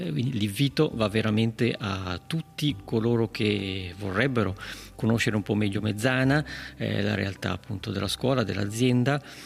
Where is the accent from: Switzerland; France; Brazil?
Switzerland; Balerna, Ticino; io sono nato e cresciuto qui a Balerna, quindi potrei quasi chiamarmi un balernitano doc se non avessi un cognome un po' strano per Balerna